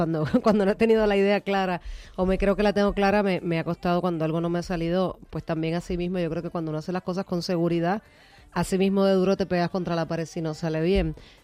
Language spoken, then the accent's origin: Spanish; Puerto Rico; mi papá era español, entonces mi mamá puertorriqueña, yo me crié en Puerto Rico, pero la mitad de mi familia está acá